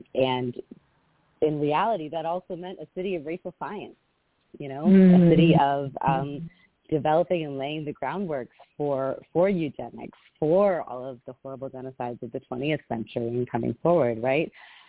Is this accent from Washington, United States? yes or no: yes; Washington, United States; now in New York, United States; I'm not a Philadelphian. I'm a New Yorker, but originally from the West Coast, from Washington State.